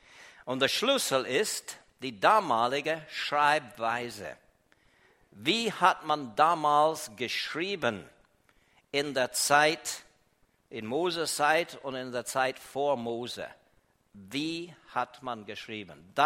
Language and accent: German; Canada; Als Kanadier ist mein Oberhaupt, wenn man will, die Königin Elisabeth von England.